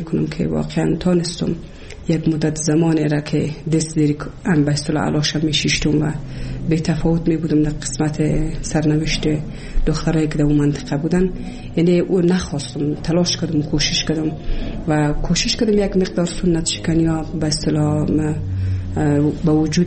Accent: Kabul, Afghanistan; also born or lived in Shibar; در سال 1356 در یک خانواده روشن فکر من در ولایت کابل به دنیا آمدم و تحصیلات خودم در کابل و پایان رسادم تا صنف 12

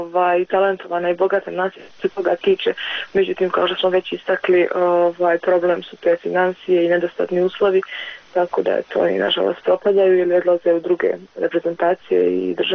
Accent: Berkovići, Republika Srpska, Bosnia & Herzegovina; now in Sarajevo, Bosnia and Herzegovina; ja sam dakle iz Berkovića, jednu godinu sam provela u Trebinju i nakon dvije i pol godine sam došla u Sarajevo.

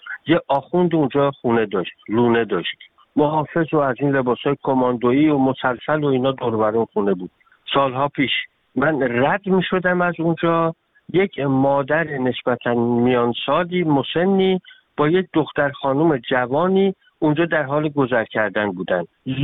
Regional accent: Iran; ما ایرانی هستیم

